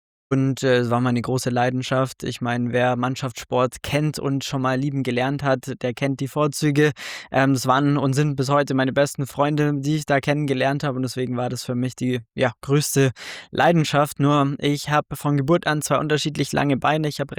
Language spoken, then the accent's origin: German; Munich, Bavaria, Germany; Wir müssen den Süden repräsentieren. Ich bin aus München, genau.